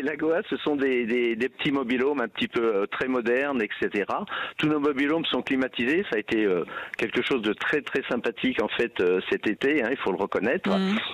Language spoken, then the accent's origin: French; Lyon, Auvergne-Rhône-Alpes, France; je suis lyonnais à la base.